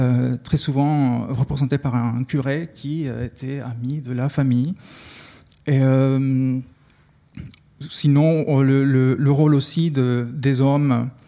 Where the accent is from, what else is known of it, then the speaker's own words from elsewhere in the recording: Costa Rica; French is a second language; moi, je viens du Costa Rica, c'est un pays qui ne produit pas de telenovela